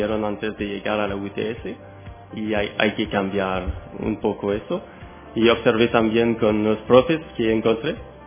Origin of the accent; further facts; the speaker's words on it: Quebec, Canada; Spanish is a second language; Yo soy de una provincia bilingüe que se llama Quebec. Sí. Entonces, pues nací en Quebec y pues tuve la suerte de tener un padre anglófono que habla inglés.